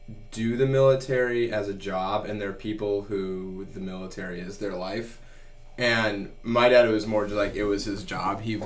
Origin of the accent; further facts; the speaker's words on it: England, United Kingdom; born there; also born or lived in St. Louis / Southern Alabama / Germany; Grew up all over the place. My dad was in the military, so I was actually born in England and lived there for 10 months. And then we moved to St. Louis for 3 years, and then Southern Alabama for 3 years, and then Germany